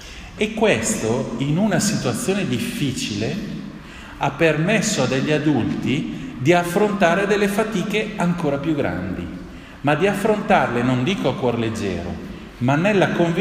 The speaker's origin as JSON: {"language": "Italian", "town": "Bergamo", "region": "Lombardy", "country": "Italy", "said": "Devo anche aggiungere che in quanto bergamasco"}